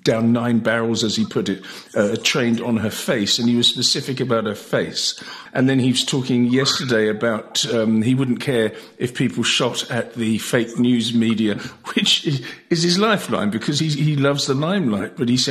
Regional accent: United Kingdom; even in my home country, Britain, you can't put a house near a river

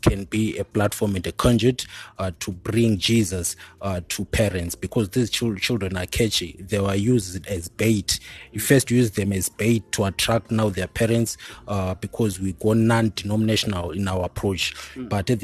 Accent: Gweru, Midlands, Zimbabwe; born there; I was born in Gweru, 1984, and I was raised by my granny, my grandmother.

